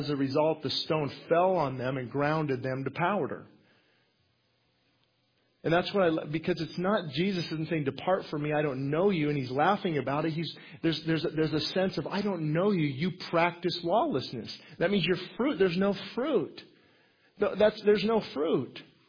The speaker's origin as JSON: {"language": "English", "country": "United States", "said": "I'm American. Does that qualify?"}